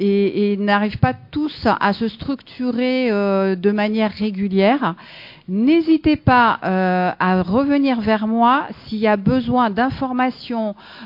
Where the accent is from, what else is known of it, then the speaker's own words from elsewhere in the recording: Nouvelle-Aquitaine, France; puisque je suis moi-même de la Nouvelle-Aquitaine.